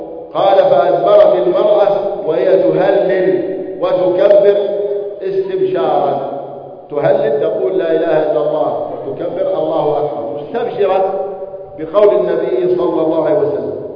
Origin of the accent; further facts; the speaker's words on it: Palestine; واجعل بلدنا فلسطين آمنا مطمئنا